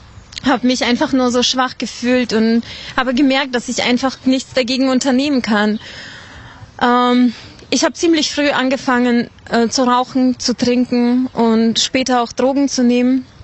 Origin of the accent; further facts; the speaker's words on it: Uzbekistan; Ja, ich bin in Usbekistan geboren und aufgewachsen.